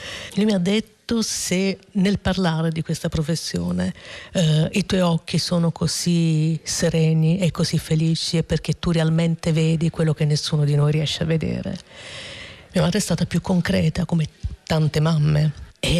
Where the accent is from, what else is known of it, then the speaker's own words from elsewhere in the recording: Brindisi, Apulia, Italy; vengo da Brindisi, come le dicevo prima, che è una città di porto, che è Salento, che è Normannia, Borboni, che è un luogo in cui i popoli sono arrivati, da cui i popoli sono partiti.